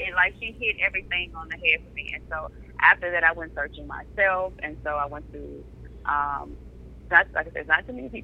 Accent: Mississippi, United States; So I'm from Mississippi, and there's not too many of them around here.

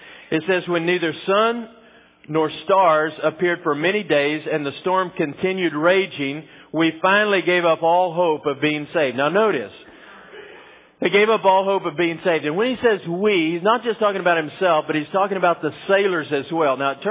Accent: Texas, United States; You know, I'm from West Texas, so you never pray that it doesn't rain.

